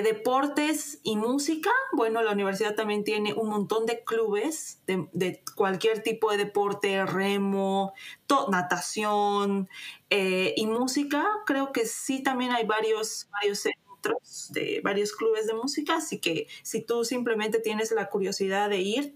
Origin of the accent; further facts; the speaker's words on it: Bolivia; Creo que nosotros como bolivianos tenemos bastante que enseñar